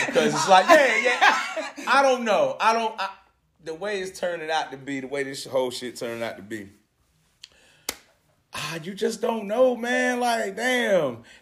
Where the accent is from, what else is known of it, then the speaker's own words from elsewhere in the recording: Virginia Beach, Virginia, United States; I came back from Norfolk and shit. I'm Virginia Beach, man.